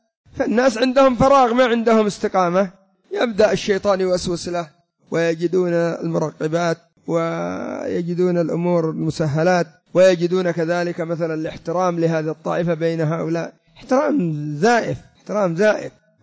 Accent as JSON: {"language": "Arabic", "country": "Yemen", "said": "رأيت النساء المالديف العجائز يلبس لبس النساء عندنا في اليمن"}